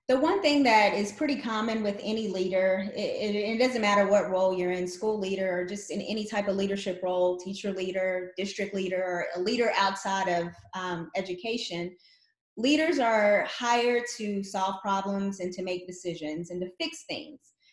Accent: Louisville, Kentucky, United States; moved away as an adult; now in Texas, United States; Well, I am a Texan now, but I was born and raised in Kentucky, which is where I started my career. I'm from Louisville, Kentucky, taught there, moved to Texas about 18 years ago.

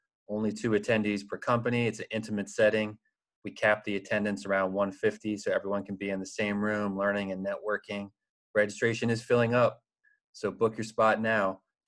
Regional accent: United States; accent: Yankee American; I just butchered your last name with my Yankee American accent.

